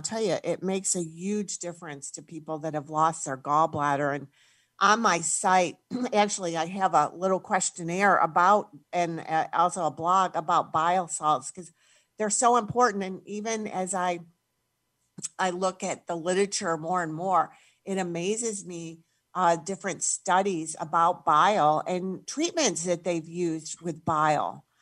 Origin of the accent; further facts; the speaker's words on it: New York, United States; Yeah, I grew up in New York State, Western New York, quite west, about 50, 60 miles south of Buffalo near the Finger Lakes.